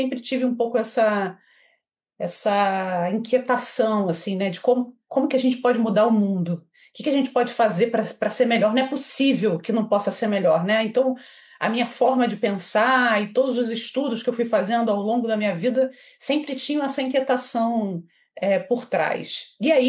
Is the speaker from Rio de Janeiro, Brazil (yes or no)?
yes; Niterói, Rio de Janeiro, Brazil; Então, eu, na verdade, sou de Niterói, né? Eu não sou do Rio de Janeiro.